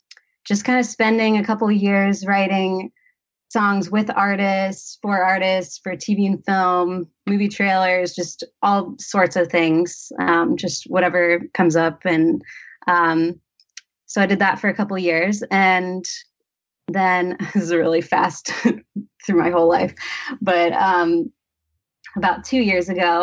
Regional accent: Ohio, United States; moved away as an adult; now in California; I grew up in Ohio. My mom's a music teacher. I was just drawn to music from an early age. And then I eventually moved to California when I was like 18 or 19

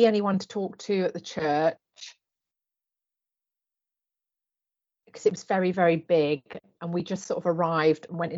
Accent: United Kingdom; I'm not from here, I'm from the UK.

